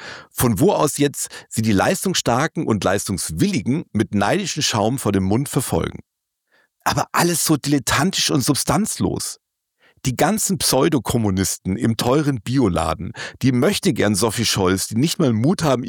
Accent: Munich, Bavaria, Germany; born there; Einst das Aushängeschild meiner Geburtsstadt München

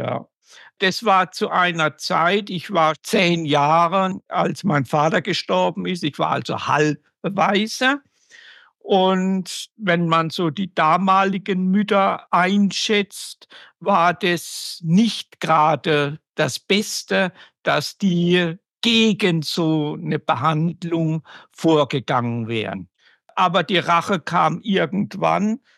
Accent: Plankstadt, Baden-Württemberg, Germany; Ich bin in Blankstadt zur Schule gegangen bei Schwetzingen.

